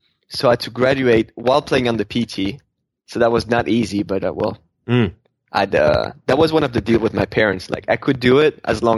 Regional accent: France; Had my my parents came to Paris. That was in my home country, so that was easier for them to join.

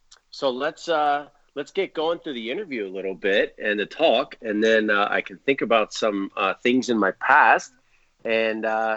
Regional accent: Nashville, Tennessee, United States; And what's crazy is growing up in Nashville, the first triathlon I did was 1988.

